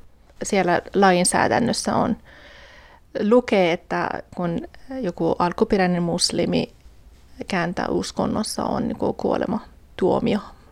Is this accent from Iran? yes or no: yes; Iran; Finnish is a second language; now in Espoo, Finland; ja asun täällä Espoossa. Olen 48-vuotiaana ja olen niinku Iranista päin.